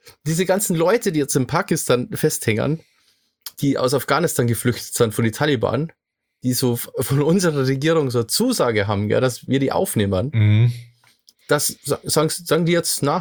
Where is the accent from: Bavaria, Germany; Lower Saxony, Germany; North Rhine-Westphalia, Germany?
Bavaria, Germany; Jetzt muss ich mir auch wieder schammern, ja. So als Bayer.